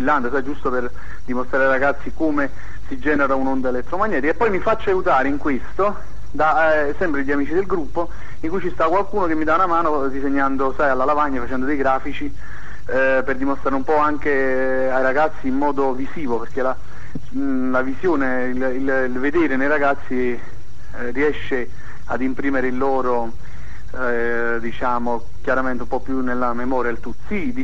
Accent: Naples, Campania, Italy; Io praticamente sono di Napoli, la provincia di Napoli, sto qui a Quarto

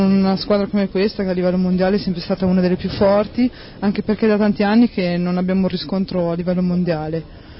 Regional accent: Bologna, Emilia-Romagna, Italy; età 21 anni. E? Da dove vengo? La città? Sì. Bologna.

